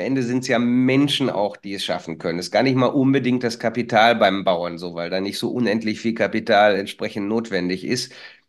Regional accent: Bielefeld, North Rhine-Westphalia, Germany; Wir sind ja Bielefelder

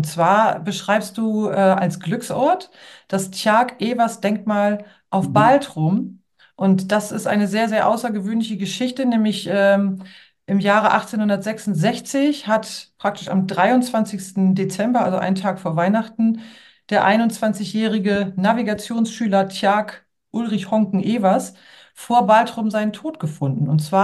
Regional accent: Lower Saxony, Germany; ich als Ostfriesin und du ja dann als Ostfriese

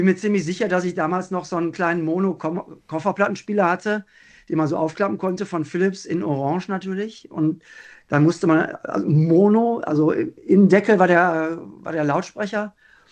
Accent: North Rhine-Westphalia, Germany; ich komme ja aus dem Ruhrgebiet

